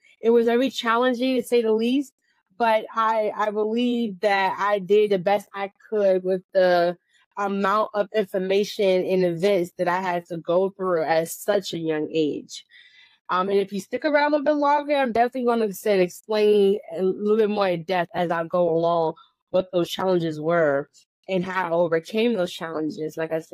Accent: New Jersey, United States; So I was born in New Jersey. I grew up in New Jersey, and I moved around a lot.

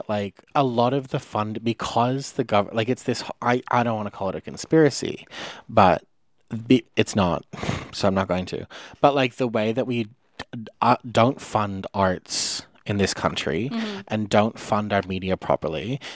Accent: Gold Coast, Queensland, Australia; we're from the Gold Coast, and it's like I reckon those 500,000 people are the Gold Coast.

